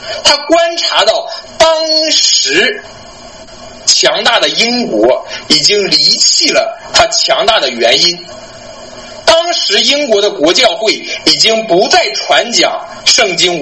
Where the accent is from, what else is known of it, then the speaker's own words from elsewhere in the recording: China; 但是我们中国人都常有一句话说